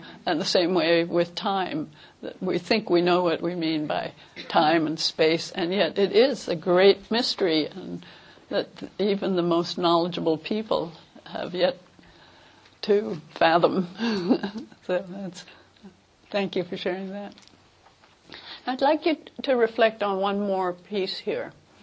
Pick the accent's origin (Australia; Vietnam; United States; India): United States; New York City, New York; born there; also born or lived in Chile / California; The first decade of my life, I was born in New York, actually, but my parents were living in Chile. My mother went to New York because she'd had difficulty with my sister's birth.